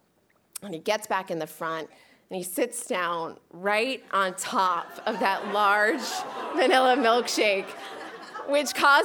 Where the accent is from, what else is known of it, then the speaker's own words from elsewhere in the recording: Newburyport, Massachusetts, United States; So the distance between my hometown of Newburyport, Massachusetts, and New York City is about 250 miles.